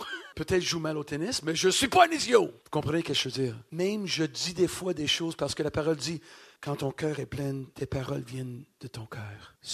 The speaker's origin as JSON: {"language": "French", "town": "Paris", "region": "Île-de-France", "country": "France", "said": "Je suis un Français. Je suis un Parisien."}